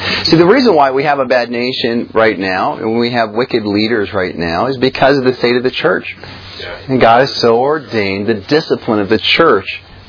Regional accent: Minnesota, United States; You know, I'm from Minnesota. It's a Democratic state.

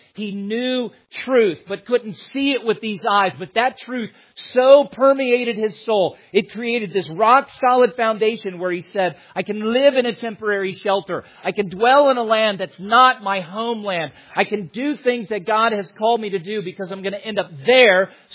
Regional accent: the South, United States; born there; now in Utah, United States; I mean, I was born in the South and my wife was born in the Midwest

